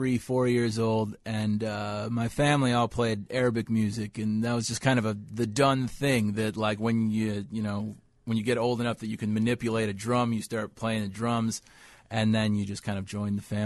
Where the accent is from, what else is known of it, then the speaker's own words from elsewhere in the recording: Detroit, Michigan, United States; A friend of mine from back in my hometown of Detroit.